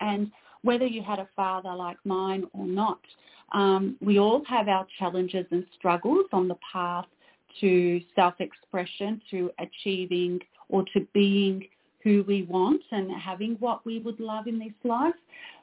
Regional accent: Australia; born there; I came from a migrant family, so obviously, I live in Australia. I was born in Australia of migrant parents from Serbia. So the surname is from Serbia

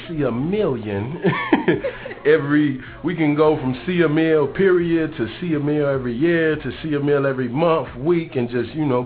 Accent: Kankakee, Illinois, United States; That's a long story, but yes, I'm from Kankakee, Illinois, which was on David Letterman's show, and he called it the worst place to live in America.

